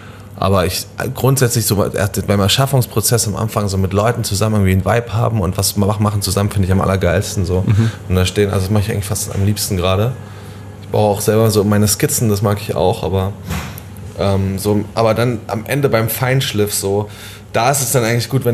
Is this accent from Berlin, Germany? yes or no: yes; Berlin, Germany; ich bin ja eigentlich schon in Berlin groß geworden.